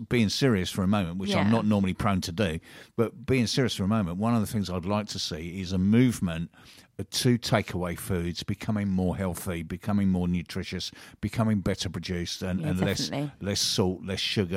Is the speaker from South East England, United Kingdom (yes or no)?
yes; Tenterden, South East England, United Kingdom; If anybody's ever visiting Tenterton, my hometown, the kebab van by the toilets, by the wreck, is where you get the best.